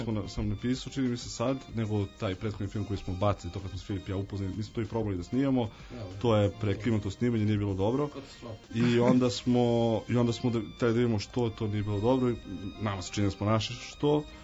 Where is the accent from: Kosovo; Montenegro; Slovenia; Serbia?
Serbia; Kragujevac, Šumadija; Da, mi smo iz Kragovica.